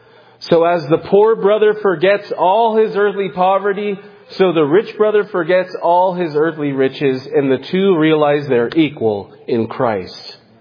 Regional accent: California, United States; It reminds me of growing up in California. Some of my fellow Californians and would understand that every year we had the Santa Ana winds.

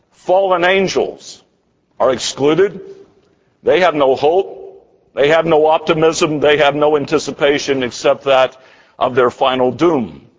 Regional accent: Winston-Salem, North Carolina, United States; It reminds me of a childhood experience of attending holiday parades in my hometown of Winston-Salem

